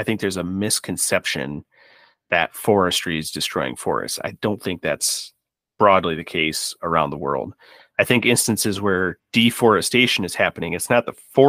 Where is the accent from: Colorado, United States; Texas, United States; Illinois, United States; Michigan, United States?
Michigan, United States; so I grew up in Michigan.